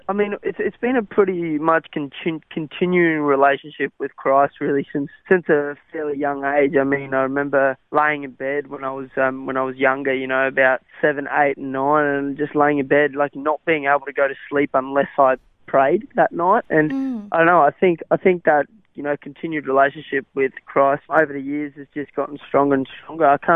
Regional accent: Australia; first language Afrikaans; English is a second language; also born or lived in South Africa; when we came over here, I only knew Afrikaans. So I spoke fluent Afrikaans as my first language, and then when we came here, I learnt English sort of as I was growing up in Australia and with the Australian slang

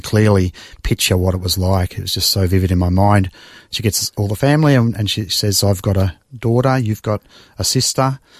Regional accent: Mulgrave, Victoria, Australia; Spent the first 15 years in Mulgrave.

